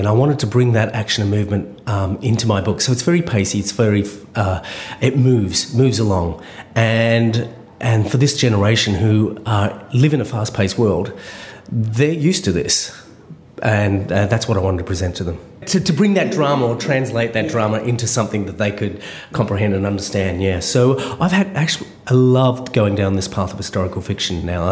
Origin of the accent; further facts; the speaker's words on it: Australia; I thought it's probably not my place as an Aussie author